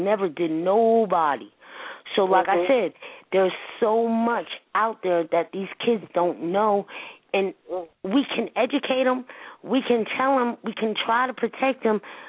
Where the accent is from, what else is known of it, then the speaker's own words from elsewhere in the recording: Newark, New Jersey, United States; I know I came from Newark.